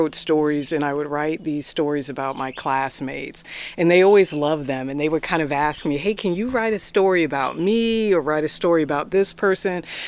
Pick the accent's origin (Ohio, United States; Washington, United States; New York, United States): Washington, United States; Seattle; And at my school, I grew up in Seattle, and the school I went to always emphasized the arts.